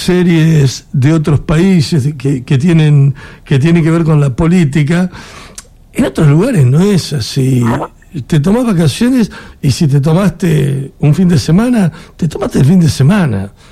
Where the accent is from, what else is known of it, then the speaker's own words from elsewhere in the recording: Argentina; somos argentinos, nos pasa de que vivimos permanentemente cambios que son muy bruscos